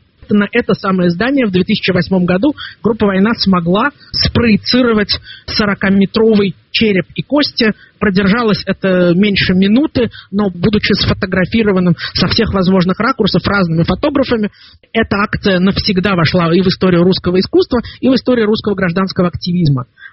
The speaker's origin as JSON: {"language": "Russian", "region": "Moscow", "country": "Russia", "tie": "born or raised there", "lives_now": "Israel", "said": "Вы подчеркиваете, что я из Израиля, но вообще я уроженец Москвы. В Москве я родился и вырос."}